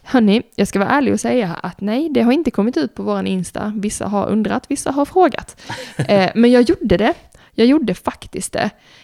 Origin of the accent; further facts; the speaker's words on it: Sweden; Jag kan säga, som svensk, men som ändå ganska duktigt engelsktalande svenskar, skulle jag säga att vi hör ju att det är skotte han försöker vara.